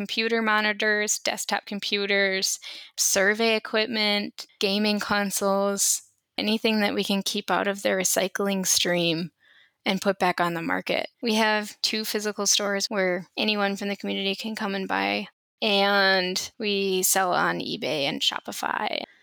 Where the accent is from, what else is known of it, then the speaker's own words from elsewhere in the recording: Cannon Falls, Minnesota, United States; Originally, I'm from Cannon Falls, a small town in southern Minnesota.